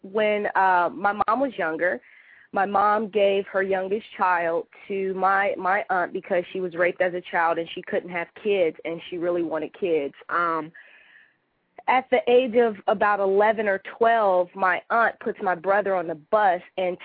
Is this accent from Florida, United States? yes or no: yes; Florida, United States; also born or lived in Fort Hood, Texas / Brooklyn Heights, New York; Okay, well, I was born in Fort Hood, Texas, and kind of traveled all over the world. My mom was in the military. Well, she was in the Army. And ended up in Florida for a majority of my life